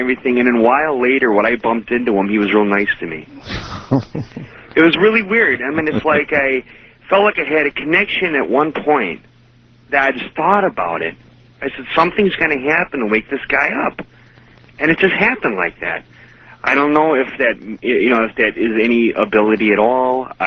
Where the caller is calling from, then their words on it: Wisconsin, United States; I'm from Wisconsin.